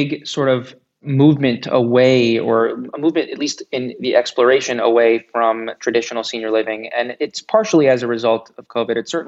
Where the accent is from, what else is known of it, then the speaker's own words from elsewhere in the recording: Florida, United States; born and raised in South Florida, what we're now calling Silver Valley